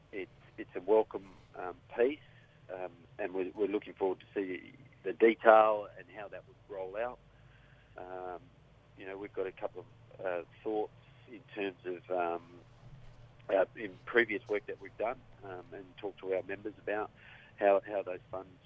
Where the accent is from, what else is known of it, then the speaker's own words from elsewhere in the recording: Perth, Western Australia, Australia; from Western Australia. Most of my mob are the central Wheatbelt area. Grew up in Perth mostly.